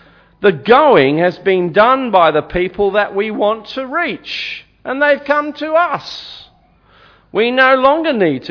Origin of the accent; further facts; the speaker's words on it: England, United Kingdom; now in Australia; When I first came to Australia as an English migrant back in the 60s, I was confronted by strange words.